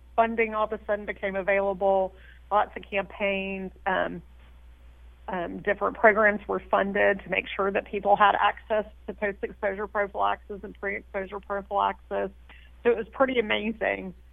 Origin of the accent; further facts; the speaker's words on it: Georgia, United States; now in New York City, United States; I'm from Georgia, but moved to New York City in the summer of 2009